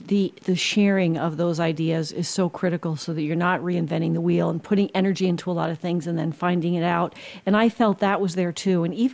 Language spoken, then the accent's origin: English; Tucson, Arizona, United States; because I'm from Tucson